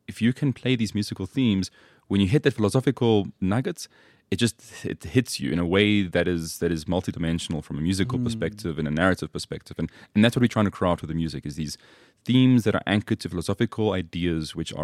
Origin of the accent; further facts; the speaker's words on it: South Africa; born there; I was born in South Africa, but I come from an Italian family. So my mom and my dad are both Italian.